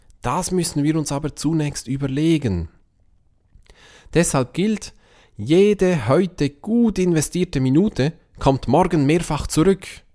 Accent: Switzerland; Nun, in der Schweiz sagt man, man kann nicht den Fünfer und das Weckli haben. Oder in meinem Dialekt, man kann nicht das Fünfi und das Weckli haben.

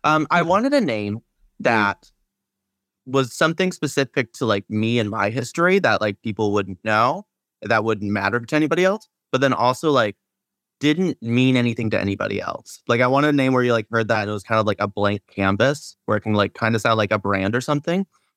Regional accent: Seattle, Washington, United States; because I'm from Seattle.

